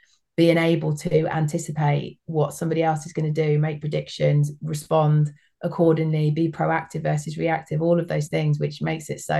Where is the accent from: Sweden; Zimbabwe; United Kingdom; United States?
United Kingdom; London; I grew up in South London, so we used to go to Crystal Palace to watch all the events there.